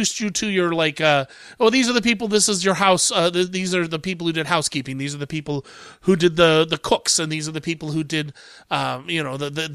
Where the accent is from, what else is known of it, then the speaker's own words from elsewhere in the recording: Midwest, United States; I'm from the Midwest.